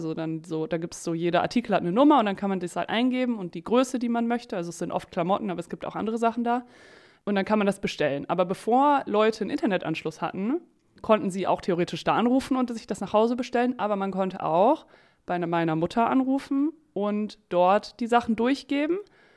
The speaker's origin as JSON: {"language": "German", "town": "Emden", "region": "Lower Saxony", "country": "Germany", "said": "also ich bin in Niedersachsen zur Schule gegangen, ich komme ja aus Emden"}